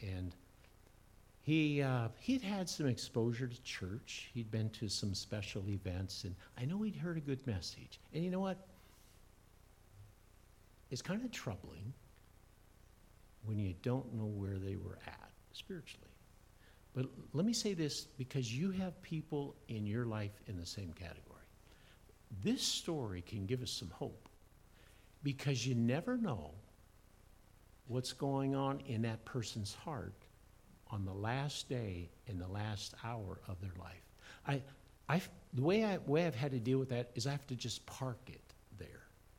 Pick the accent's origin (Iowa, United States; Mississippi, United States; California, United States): Iowa, United States; So as a kid growing up in Iowa, went through a confirmation class at through United Methodist Church.